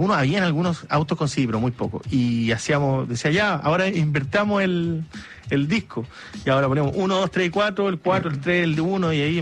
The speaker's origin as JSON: {"language": "Spanish", "town": "Punta Arenas", "region": "Magallanes", "country": "Chile", "said": "yo soy de Punta Arenas, imagínate"}